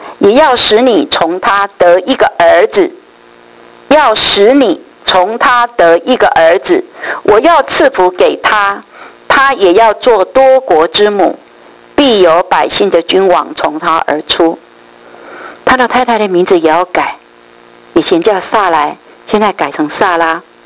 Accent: Taiwan; 我在预备的时候就想到我们台湾人了

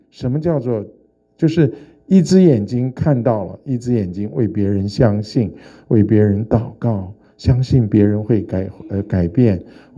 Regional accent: Hunan, China; 我们是湖南人，是雷子、骡子，脾气不好。

